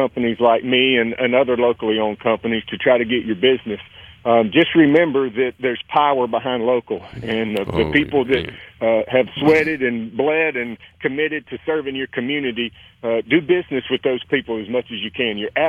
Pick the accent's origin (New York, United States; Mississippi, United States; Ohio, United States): Mississippi, United States; You know, I was born and raised right here in Central Mississippi